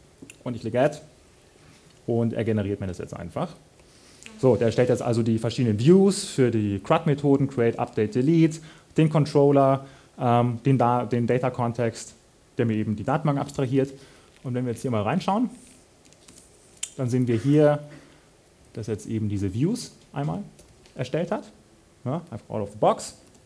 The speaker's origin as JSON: {"language": "German", "town": "Munich", "region": "Bavaria", "country": "Germany", "said": "Ich komme übrigens aus München. Wunderschöne Stadt."}